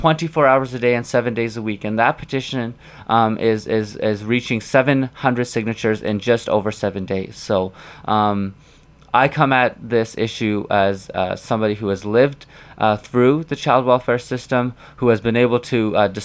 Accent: Shamattawa, Manitoba, Canada; I'm originally from Shamattawa, and when I was born, I was put into the child welfare system

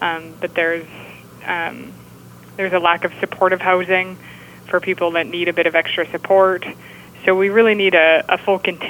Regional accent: Calgary, Alberta, Canada; I'm from Calgary, and during the boom in Calgary

